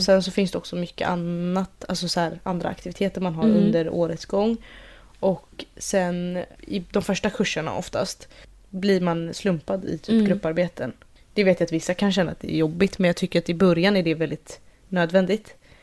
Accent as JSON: {"language": "Swedish", "town": "Stockholm", "region": "Stockholm County", "country": "Sweden", "said": "Jag är också från Stockholm."}